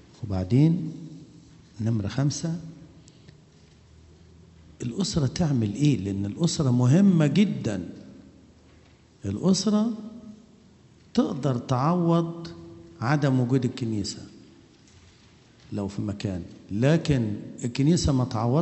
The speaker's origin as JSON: {"language": "Arabic", "country": "Egypt", "said": "إحنا عندنا في مصر"}